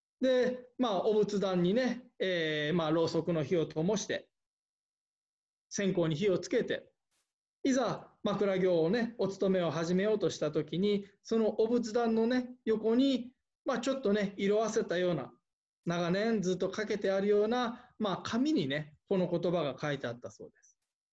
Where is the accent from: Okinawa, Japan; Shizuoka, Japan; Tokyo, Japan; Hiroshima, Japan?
Hiroshima, Japan; まあ、私広島の出身でありますけれども